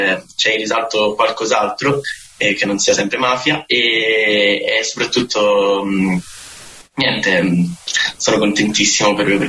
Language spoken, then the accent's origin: Italian; Messina, Sicily, Italy; now in Rome, Italy; anch'io sono siciliano, anche se è di Messina, anche se sto a Roma da 8 anni, però comunque la mia città, la mia terra è quella, la Sicilia